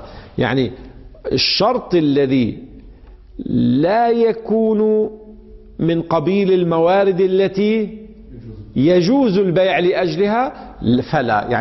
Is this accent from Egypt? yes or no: no; Lebanon; هذا يحصل كثيرا عندنا في لبنان في فترة من الفترات. تعرفون لبنان مشهور بالفواكه